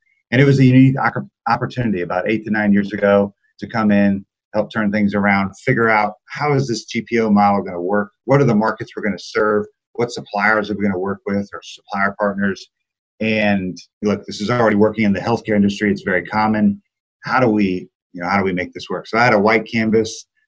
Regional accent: Columbia, Missouri, United States; now in Kansas City, United States; So I grew up in Columbia, Missouri, so Midwest boy. Now live in Kansas City, home of barbecue.

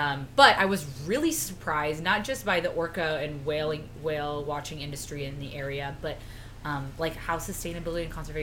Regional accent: Arizona, United States; I'm from Arizona.

